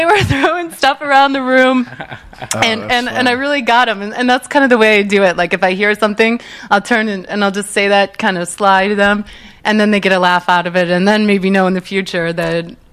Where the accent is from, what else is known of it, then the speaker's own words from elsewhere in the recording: St. Louis, Missouri, United States; now in Los Angeles, United States; so I grew up in the Midwest, so the middle of the country where no one